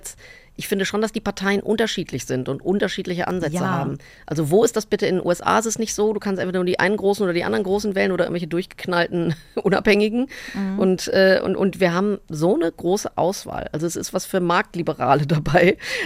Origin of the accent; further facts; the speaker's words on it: Rhineland, Germany; ich bin ja sonst als Rheinländerin sehr optimistisch